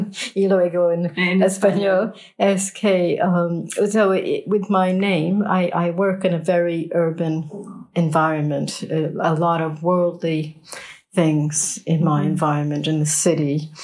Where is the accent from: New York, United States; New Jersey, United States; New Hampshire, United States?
New York, United States; New York City; I grew up in and around New York City.